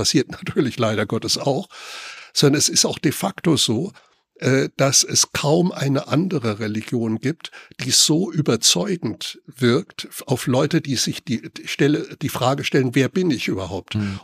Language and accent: German; Ludwigshafen am Rhein, Rhineland-Palatinate, Germany; ich bin in Ludwigshafen am Rhein groß geworden. Eine Stadt, die durch die BASF sehr, sehr früh schon mit sogenannten Gastarbeitern konfrontiert war.